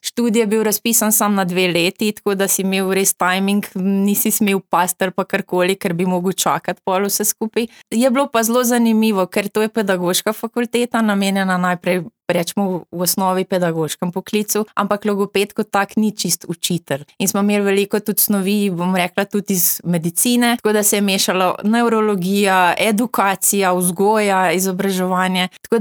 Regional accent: Kozarišče, Littoral–Inner Carniola, Slovenia; v vasi pa vsi vemo, da sem iz Kozarišč.

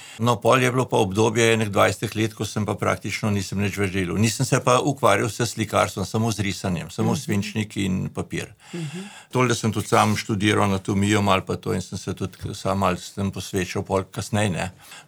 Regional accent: Cerknica, Inner Carniola–Karst, Slovenia; also born or lived in Ljubljana; Ja, jaz sem domačin. Dobro, rojen sem v Ljubljana, pek kot otrok sem živel v cerknici. Mogoče ena zanimivost, da moji predniki izvirajo pa iz Trnce.

